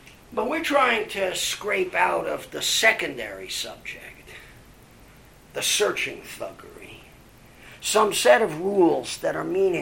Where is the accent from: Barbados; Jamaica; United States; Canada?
United States; New York; and of which I was, as a Jew from New York, extremely not fond.